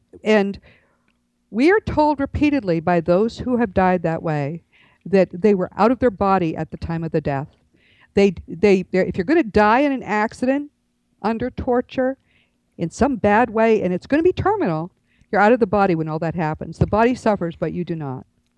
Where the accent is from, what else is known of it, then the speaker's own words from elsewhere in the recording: Northeast, United States; I'm from the Northeast. Their houses are like that.